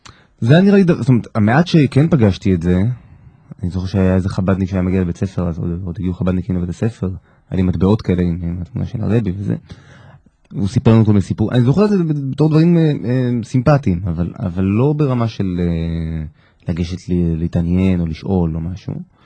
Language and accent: Hebrew; Tel Aviv, Tel Aviv District, Israel; נולדתי בתל אביב, לפני 30 שנה. הזמן רץ. לפני 30 שנה בתל אביב. אז היה צפון תל אביב, היום זה כבר תל אביב זזה. אזור כיכר המדינה למי שמכיר.